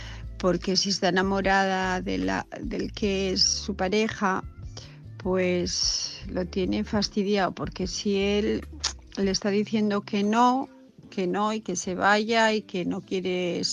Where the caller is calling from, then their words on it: Asturias, Spain; de Asturias